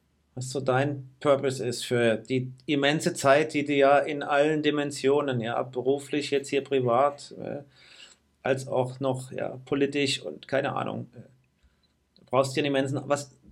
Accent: Mainz, Rhineland-Palatinate, Germany; ich natürlich den Lokalkolorit nicht so habe als Mainzer. Ja, ich bin ja hier auf der anderen Rheinseite.

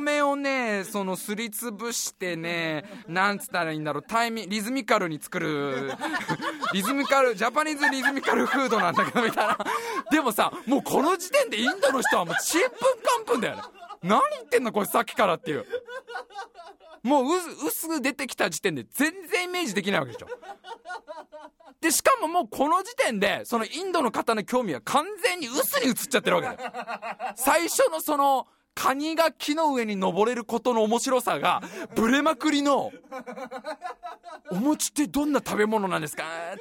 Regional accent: Ghana; Japanese is a second language

